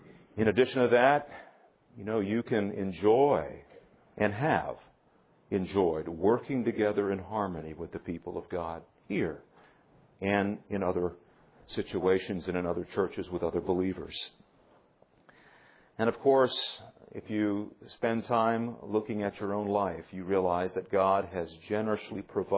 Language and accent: English; Maine, United States; I grew up in Maine, and it could get very, very cold there.